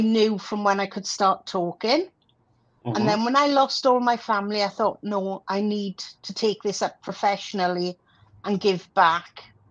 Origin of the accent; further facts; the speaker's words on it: Wales, United Kingdom; now in England, United Kingdom; I am Welsh, but I moved to England about 25 years ago, so I now live just outside London.